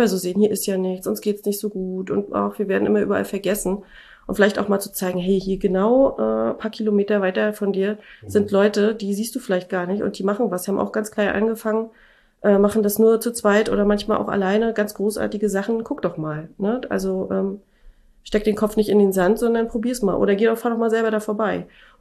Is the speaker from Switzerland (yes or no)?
no; Schwerin, Mecklenburg-Vorpommern, Germany; also ich komme ja aus Schwerin